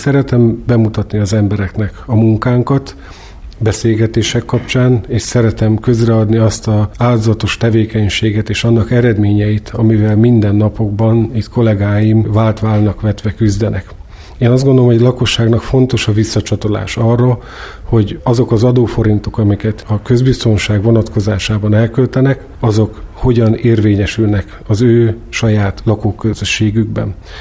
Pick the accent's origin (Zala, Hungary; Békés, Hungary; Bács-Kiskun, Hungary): Bács-Kiskun, Hungary; Kiskunfélegyháza; Bár kiskunfélegyházi vagyok, ott élek családommal, a mindennapok léte az azért kiskunhalasivá is tesz, nem kis mértékben